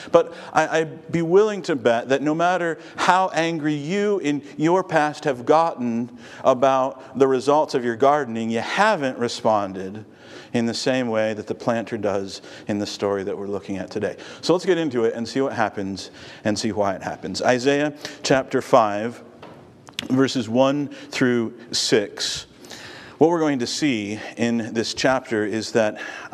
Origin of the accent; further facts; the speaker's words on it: Virginia, United States; now in Ohio, United States; Most of you know that although I was born here in Ohio, we moved to Virginia. My family moved to Virginia when I was about six, about my own son Ransom's age, and I grew up in Virginia.